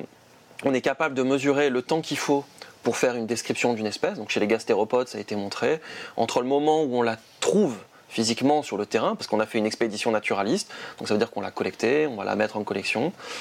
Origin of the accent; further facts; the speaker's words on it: Provence-Alpes-Côte d'Azur, France; born there; Moi, il faut savoir que je suis né en zone méditerranéenne, hein, je suis né dans le Vaucluse.